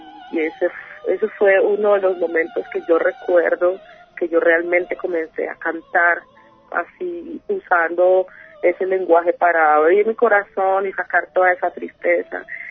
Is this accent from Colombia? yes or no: yes; Buenaventura, Valle del Cauca, Colombia; born there; Yo nací en Buenaventura, en un barrio que se llama El Trapiche.